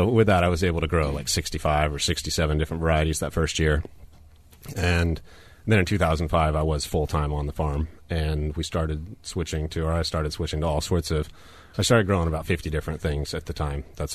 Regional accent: Santa Rosa, California, United States; I grew up in the Redwood Empire. I grew up in Santa Rosa

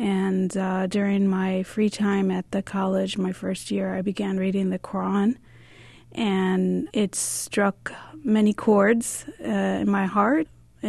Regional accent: Bridgeview, Illinois, United States; I'm from the Bridgeview community here in Chicago in the southwest suburbs.

